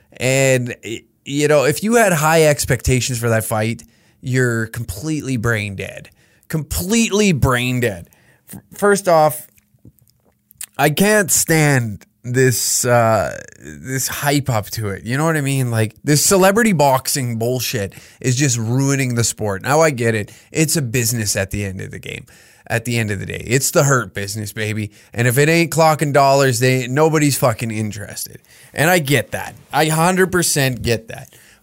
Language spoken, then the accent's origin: English; Taber, Alberta, Canada; Cornfest in my hometown of Taber, Alberta, was created in this episode.